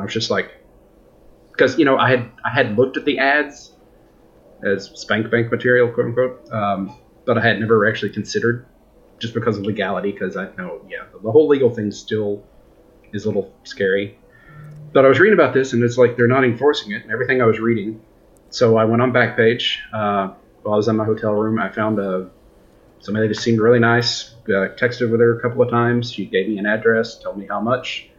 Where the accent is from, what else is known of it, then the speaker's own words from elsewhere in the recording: United States; now in Canada; I'm an American working in Canada. I'm only here for like 2 weeks.